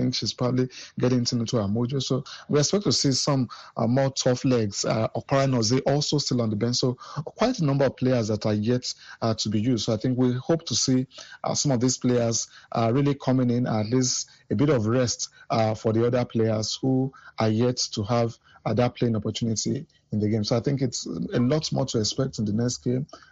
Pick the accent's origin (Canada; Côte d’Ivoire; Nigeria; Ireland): Nigeria; a great time to feel like one being a Nigerian and also supporting the Super Falcons.